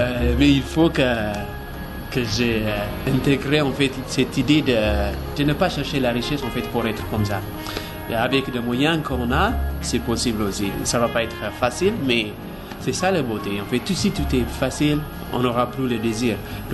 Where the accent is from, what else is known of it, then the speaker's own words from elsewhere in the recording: Ethiopia; moved away as an adult; now in France; je suis artiste peintre, je viens d'Éthiopie